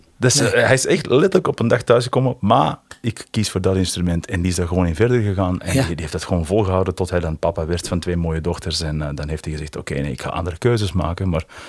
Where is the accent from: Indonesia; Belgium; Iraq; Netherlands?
Belgium; Brasschaat, Flanders; Ik kom uit Brasschaat, dat is een gemeente vlak boven Antwerpen.